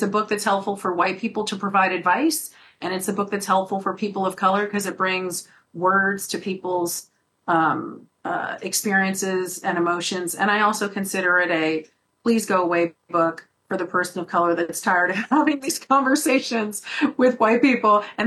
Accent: Berkeley, California, United States; grew up, my congressman was Ron Dellums growing up in Berkeley, California.

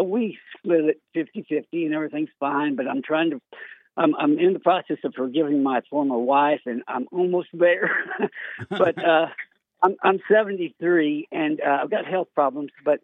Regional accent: Decatur, Alabama, United States; I grew up in Decatur, Alabama, way down south. I'm a southern boy.

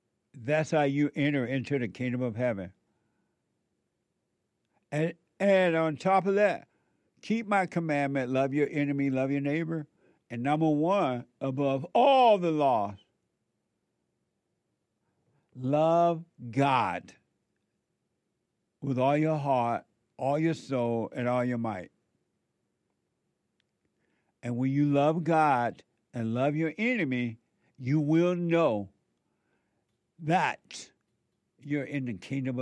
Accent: Alabama, United States; now in Los Angeles, United States; when I was growing up in Alabama. I knew that you have to be born again

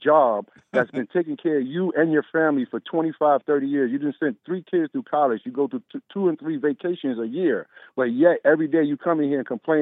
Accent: Bronx, New York, United States; I know the same block where I grew up in the Bronx, and I'm 50 years old. The same block that I grew up on is still poor.

